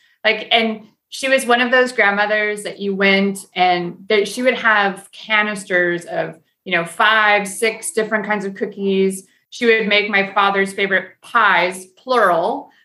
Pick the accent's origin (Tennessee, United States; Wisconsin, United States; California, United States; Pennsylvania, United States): California, United States; I'm very fortunate that I grew up in California, but we were in South Dakota for my dad's family.